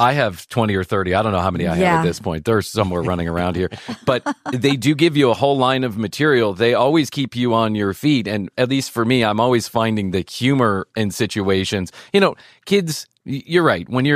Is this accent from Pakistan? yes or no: no; Chicago, Illinois, United States; I grew up in Chicago.